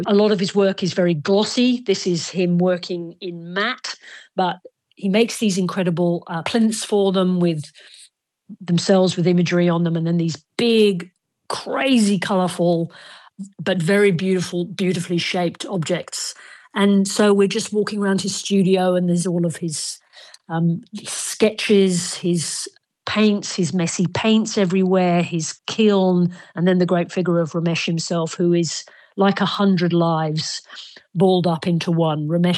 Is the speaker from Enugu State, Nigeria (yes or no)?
no; Lagos, Nigeria; born there; I was born in Lagos, Nigeria, just before the outbreak of the Biafran War.